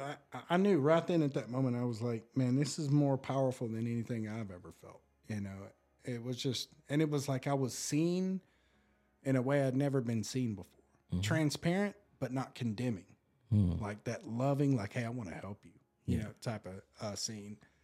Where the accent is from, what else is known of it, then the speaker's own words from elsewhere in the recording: Tennessee, United States; these were liquors that I could only get from my hometown in Tennessee. Like, I went to Tennessee to get these.